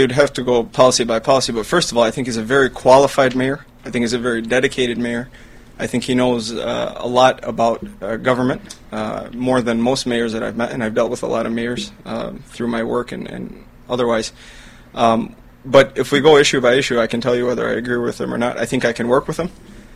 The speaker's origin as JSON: {"language": "English", "town": "Dearborn", "region": "Michigan", "country": "United States", "tie": "born there", "said": "My background, I was born in Dearborn. My grandparents moved here in the 1930s."}